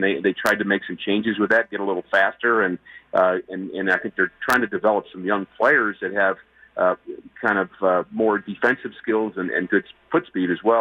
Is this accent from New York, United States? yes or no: yes; New York, United States; I still remember the hot dogs at Shea Stadium as a kid. I grew up in New York watching the Mets play